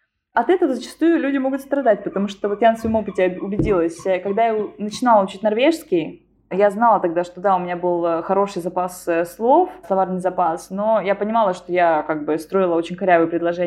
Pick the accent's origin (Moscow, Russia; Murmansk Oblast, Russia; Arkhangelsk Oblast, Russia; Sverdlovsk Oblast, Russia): Arkhangelsk Oblast, Russia; Arkhangelsk; сидела, зубрила в Архангельске, откуда я родом.